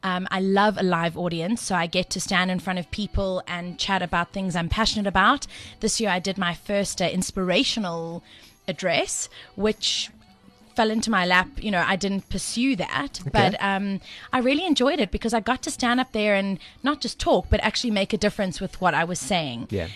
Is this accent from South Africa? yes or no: yes; Durban, KwaZulu-Natal, South Africa; I'm from Durban originally.